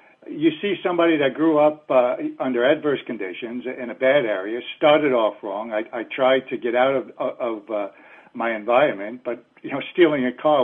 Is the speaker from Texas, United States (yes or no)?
no; New York, United States; I'd done some bad things growing up in New York, but I was growing up in New York.